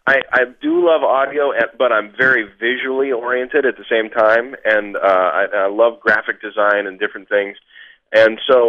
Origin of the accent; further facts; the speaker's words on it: Boise, Idaho, United States; I'm from Idaho. I grew up in the Boise, Idaho area, and I was feeling pretty homesick.